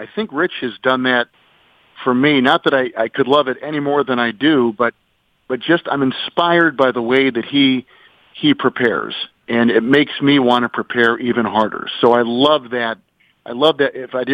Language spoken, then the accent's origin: English; Green Bay, Wisconsin, United States; I grew up in a football family. I grew up in Green Bay.